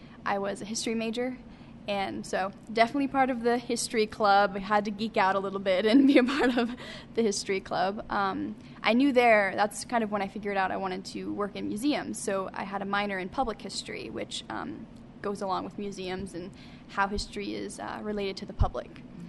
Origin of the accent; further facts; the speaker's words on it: Creston, Iowa, United States; now in Elkhorn, United States; I grew up in Creston, Iowa, in southwest Iowa, so not too far from Elkhorn, where I'm at currently.